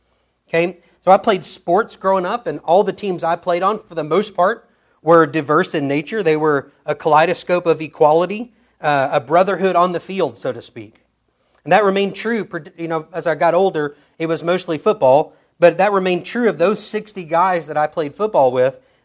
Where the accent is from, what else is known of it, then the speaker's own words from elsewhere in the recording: North Little Rock, Arkansas, United States; So I grew up in central Arkansas, and my hometown of North Little Rock is a city made up demographically of both the well-off and the paycheck-to-paycheck.